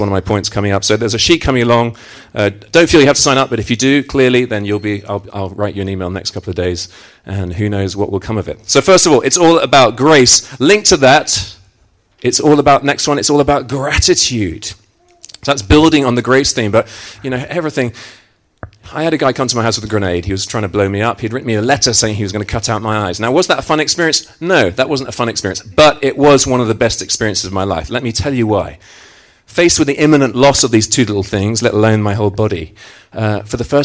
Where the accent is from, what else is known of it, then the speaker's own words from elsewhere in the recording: United Kingdom; Now, talking as a Brit, you know, our national pastime is moaning.